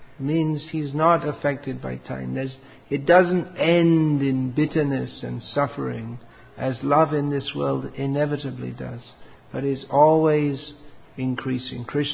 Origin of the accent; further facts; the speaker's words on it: England, United Kingdom; born there; In England it's tea and biscuits. I was born in England.